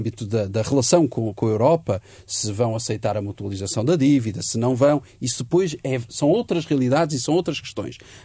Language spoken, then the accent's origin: Portuguese; Portugal; Visto como português